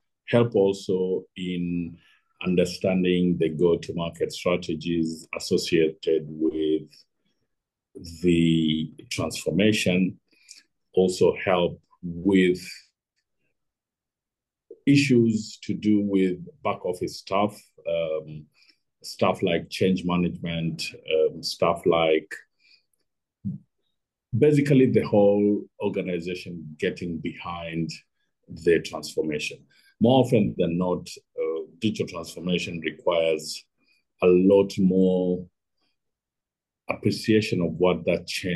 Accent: Kenya; In my home country of Kenya, for example, 98% of all digital transactions are through mobile money.

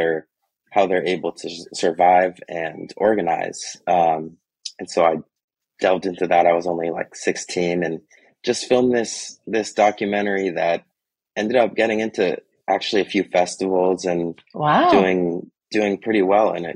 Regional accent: Santa Cruz, California, United States; I grew up in Santa Cruz in Northern California.

